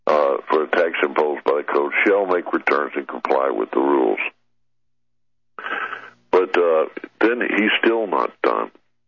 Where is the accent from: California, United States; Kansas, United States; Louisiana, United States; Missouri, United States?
Louisiana, United States; Shreveport; It's a letter to Mr. Claudie Baker in Shreveport, Louisiana. I hear my hometown.